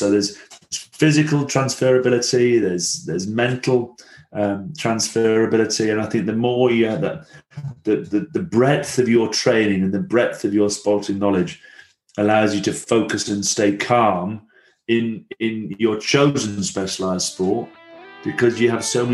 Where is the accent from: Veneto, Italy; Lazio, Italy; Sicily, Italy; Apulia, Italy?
Lazio, Italy; Rome; accent: Roman; also born or lived in Blackburn; I was a little Roman street urchin, is how I was often described. I have a very heavy Roman accent when I speak Italian.